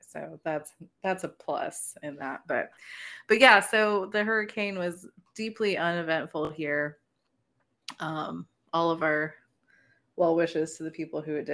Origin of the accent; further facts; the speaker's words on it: Colorado, United States; I did too much prepping because I'm still actually from Colorado.